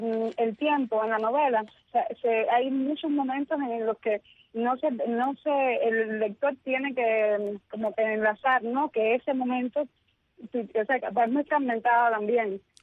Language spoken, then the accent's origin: Spanish; Matanzas, Cuba; also born or lived in Havana; yo nací en La Habana, pero a los 3 años me llevaron para Matanzas.